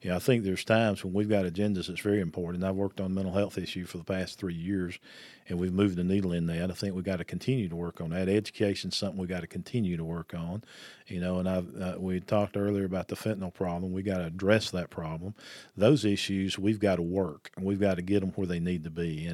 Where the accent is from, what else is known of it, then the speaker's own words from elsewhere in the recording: Fort Payne, Alabama, United States; and of course I'm from DeKalb County and Rangeville-Fort Payne area.